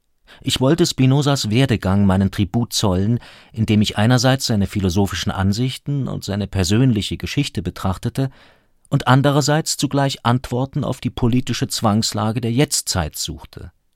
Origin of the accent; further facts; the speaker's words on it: Hungary; Doch während zahlreicher Familienbesuche in meiner Heimat Ungarn konnte ich auch negative Veränderungen